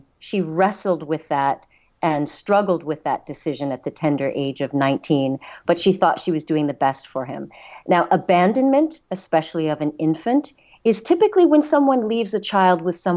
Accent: United States; I grew up in America. I've dealt with racism since my childhood

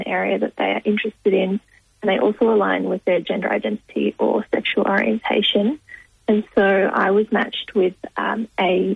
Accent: Adelaide, South Australia, Australia; I'm actually from Adelaide and I received a scholarship to study law and arts in Adelaide.

